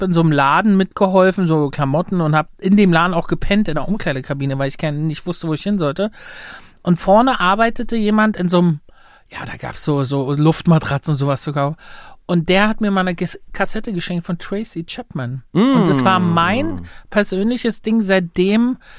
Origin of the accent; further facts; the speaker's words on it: Luckenwalde, Brandenburg, Germany; Es gab bei uns in Luckenwalde 2, die haben dort gewohnt.